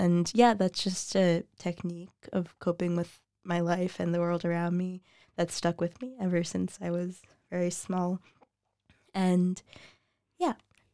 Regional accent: United States; And being an American who in the US, we don't have any sort of like social welfare system whatsoever

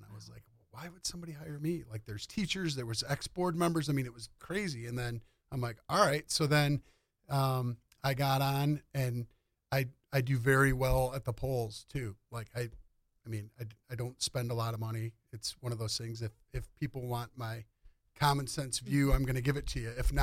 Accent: Orion, United States; we grew up in Orion in the 80s and 90s. So it wasn't nearly what it is now. And we were a mile out of town.

